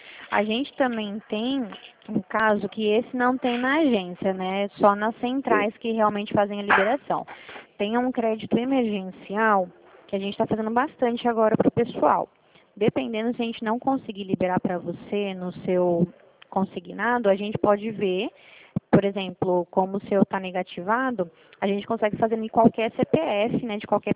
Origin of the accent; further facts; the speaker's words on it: Dracena, São Paulo, Brazil; Eu sou aqui da Central do Estado de São Paulo. Minha cidade fica aqui em Dracena